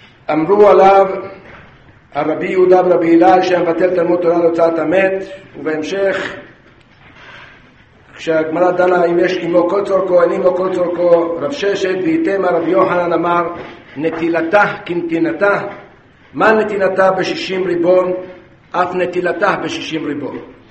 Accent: Kiryat Ata, Haifa District, Israel; ואני זוכר בצעירותי, כשהייתי ילד בקריית אתא שבה גדלנו

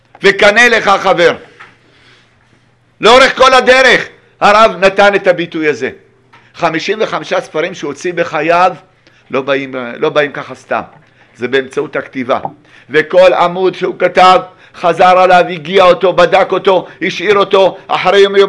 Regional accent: Kiryat Shmona, Northern District, Israel; ההורים גרו בקריית שמונה, נולדתי בקריית שמונה.

